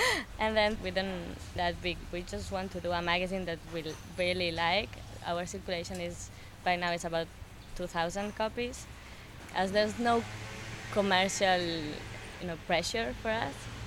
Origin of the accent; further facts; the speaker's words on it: Barcelona, Catalonia, Spain; we are from Barcelona, I'm Catalan.